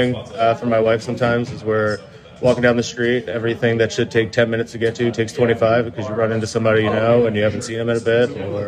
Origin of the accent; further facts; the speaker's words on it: Finksburg, Maryland, United States; I grew up in Carroll County, about 45 minutes north in Finksburg and like Westminster. I've been down in the city since I was 22, so I'm going on 17 years.